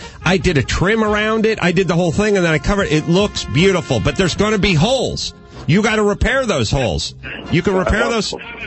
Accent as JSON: {"language": "English", "region": "California", "country": "United States", "said": "maybe I'm from California, maybe I'm a little PC"}